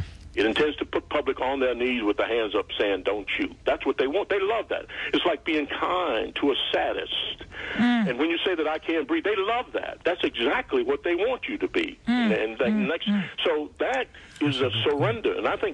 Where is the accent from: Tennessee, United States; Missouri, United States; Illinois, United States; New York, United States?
New York, United States; I said, I'm from New York. He could see I was African American. I said, I'm from New York.